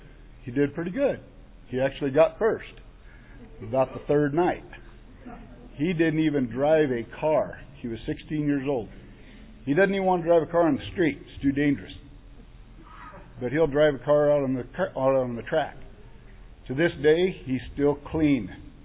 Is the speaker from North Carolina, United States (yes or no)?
no; Darby, Montana, United States; I'm from Darby. I got started in this racing after helping my son-in-law with his car over in Salmon.